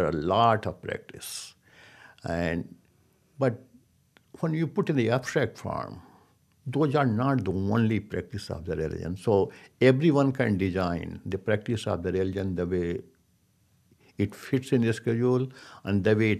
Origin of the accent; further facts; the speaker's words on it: India; English is a second language; moved away as an adult; when I came from India, India was full of temples, full of trees, full, you know, gardens.